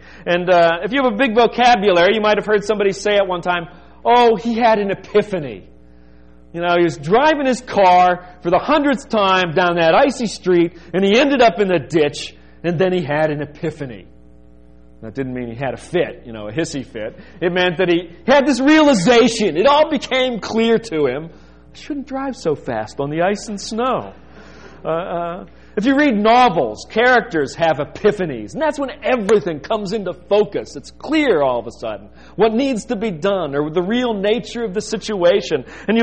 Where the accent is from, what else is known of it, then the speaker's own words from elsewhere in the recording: Pittsburgh, Pennsylvania, United States; Where I grew up around Pittsburgh, there were enough Orthodox kids, not right in my neighborhood